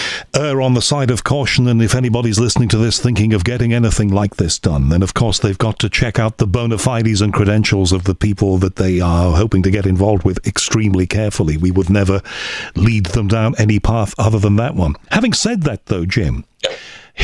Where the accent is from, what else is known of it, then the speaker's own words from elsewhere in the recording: Liverpool, North West England, United Kingdom; Do you know, being a Scouser, I saw him on television and know about him, but yes.